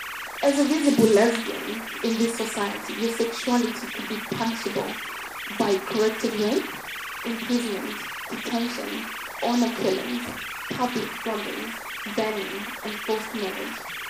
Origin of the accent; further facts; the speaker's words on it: Zimbabwe; Growing up in Zimbabwe, in Southern Africa, as a female, I was irrelevant.